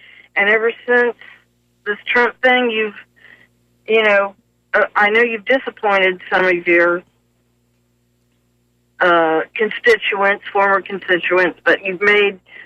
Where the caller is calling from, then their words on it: Lakeland, Florida, United States; I'm from Lakeland originally. I mean, I've lived in the Lakeland Highlands since the early 60s.